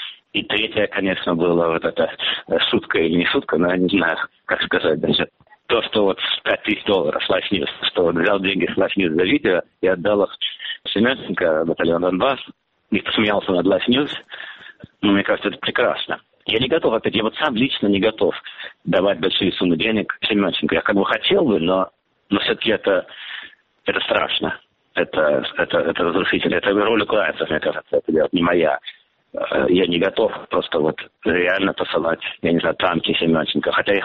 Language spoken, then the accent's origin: Russian; Moscow, Russia; moved away; Я как человек из Москвы, не то что соответствуюсь, но да, все-таки я родился в Москве, я там вырос, и как бы моя бывшая родина